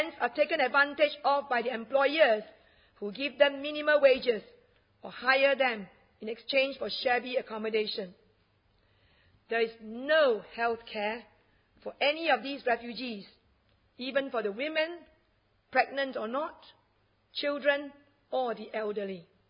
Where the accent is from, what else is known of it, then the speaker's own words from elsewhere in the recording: Johor, Malaysia; an overcrowded detention centre in Pekan Nanas, which is in my home state, very notorious place.